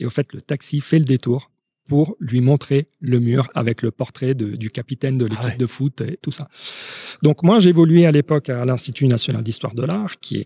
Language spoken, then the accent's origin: French; Rome, Lazio, Italy; moi, j'ai grandi à Rome, en Italie.